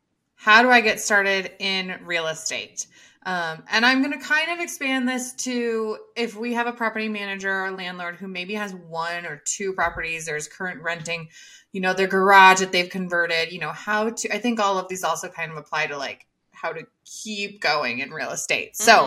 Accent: Iowa, United States; now in Denver, United States; I'm from Iowa and we're currently purchasing a property to turn into a midterm rental right in Grace's backyard. And it's because Denver here, our money doesn't go nearly as far.

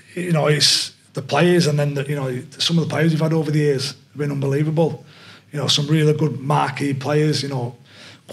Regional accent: Ireland; But there was always that missing factor of being Irish for me, you know. And understanding your own culture is a big thing

